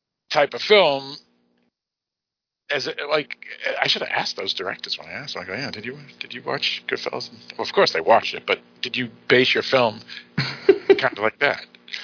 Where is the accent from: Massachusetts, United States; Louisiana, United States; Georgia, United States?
Massachusetts, United States; Boston; from Boston, all the girls I dated, most of the girls weren't from Boston, and they always ragged on my accent.